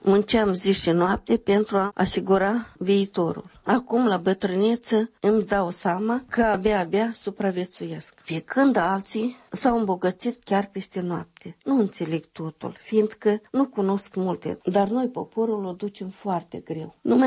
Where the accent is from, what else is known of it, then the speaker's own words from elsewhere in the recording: Dolna, Strășeni District, Moldova; m-am oprit în satul meu de Baștină Dolna, o localitate mică, dar așezată pitoresc